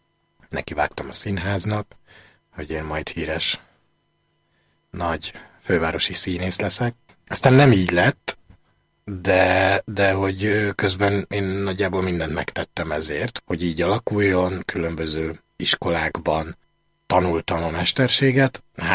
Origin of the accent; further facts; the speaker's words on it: Kocsola, Tolna, Hungary; now in Budapest, Hungary; Tolna megye, egy kis falu mellett, Dombovár mellett egy kis falu, Kocsola, körülbelül 1500-an laknak ott, vagy legalábbis amikor eljöttem, akkor annyian laktak. Egy dolgos, hétköznapi cigány családban, a falu közepén, végén, szélén, a faluban. Ott nőttem fel